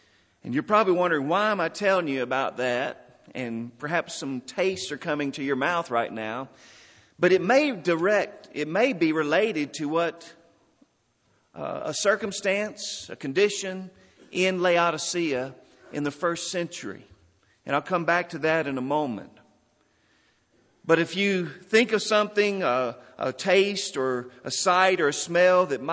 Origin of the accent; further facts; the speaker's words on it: Texas, United States; Many of you know that I grew up in West Texas. The last place I lived in Texas was when we were in Cahoma, Texas, 10 miles outside of Big Spring.